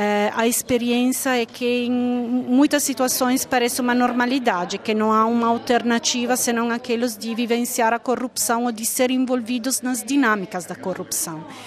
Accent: Brazil; now in Rome, Italy; De dor, porque eu saí do Brasil final de 2014, no momento da transição.

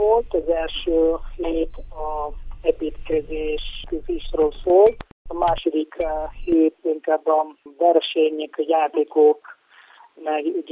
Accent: Italy; Hungarian is a second language; now in Mosonmagyaróvár, Hungary; Mikor Olaszországban éltem, cserkész voltam gyerekkorom óta, és amióta már 12 éve élek Magyarországon, mindig volt bennem, hogy szeretném Magyarországon is folytatni, és most már mióta Mosonmagyaróváron élek a családommal

